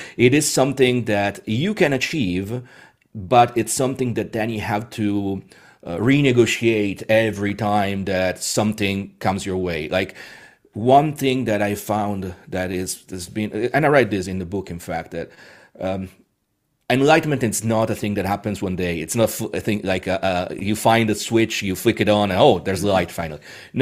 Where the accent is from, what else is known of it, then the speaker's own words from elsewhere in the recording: Rome, Lazio, Italy; Again, I was born in Rome. I was baptized in St. Peter's Basilica as a Catholic.